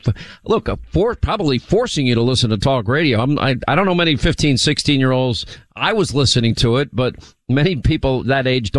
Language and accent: English; New York, United States; It was for me, having been raised in New York. But in my heart, I'm from the South. I'm a Southerner.